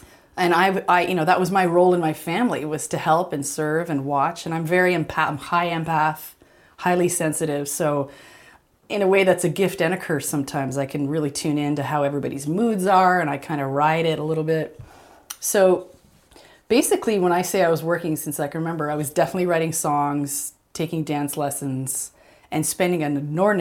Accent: Canada; for me, as a Canadian, first of all, I'm a bit of an imploder

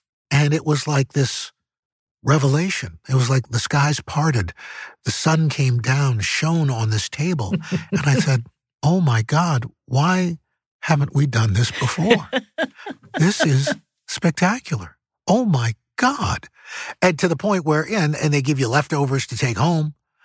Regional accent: New York City, New York, United States; I remember, and again, growing up in New York City, and this is probably unique to New York City

